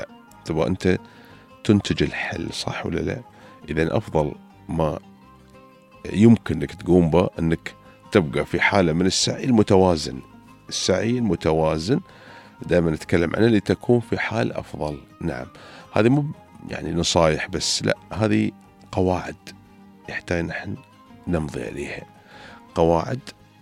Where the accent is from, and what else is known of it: United Arab Emirates